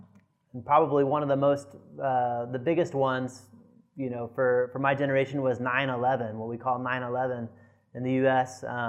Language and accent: English; United States; I remember one of those events was in America where I grew up.